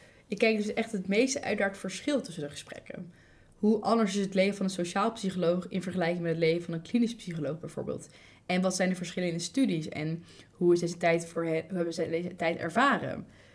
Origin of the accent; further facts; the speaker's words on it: Apeldoorn, Gelderland, Netherlands; now in Utrecht, Netherlands; Want ik kom zelf uit Apeldoorn, dus het was lekker dichtbij.